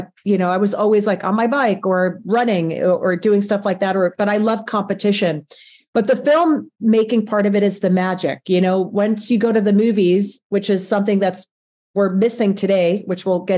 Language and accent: English; New York, United States; Well, I grew up in New York and Brooklyn.